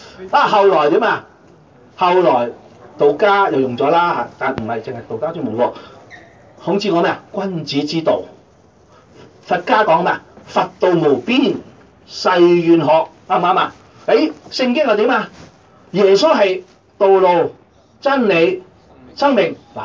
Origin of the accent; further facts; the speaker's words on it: Hong Kong; 好彩我哋香港人真係要啊為國爭光啊！